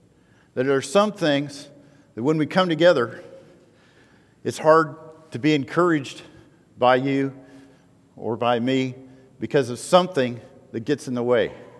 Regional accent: Oregon, United States; born there; And it's because I was born in Oregon, in the renegade colony of the United States of America.

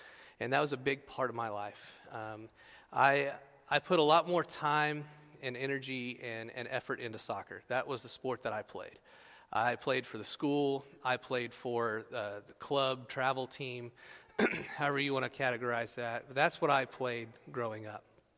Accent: Oklahoma City, Oklahoma, United States; now in Frisco, United States; Oklahoma City is where I grew up. I lived there 25 years before moving to Frisco, so I do consider myself an Okie.

